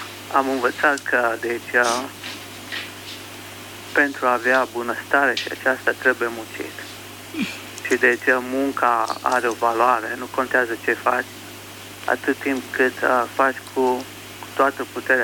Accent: United States; Aici, acum sunt în Lupeni, Valea Jiului, dar eu sunt din America.

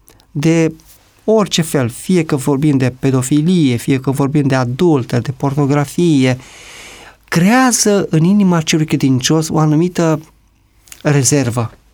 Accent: Romania; să plecăm de la premisa că suntem români.

